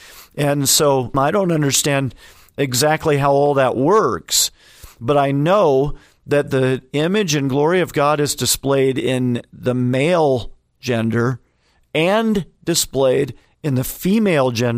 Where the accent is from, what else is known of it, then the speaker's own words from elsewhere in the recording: Terre Haute, Indiana, United States; And Terre Haute, Indiana, where I grew up, wouldn't be much better than that.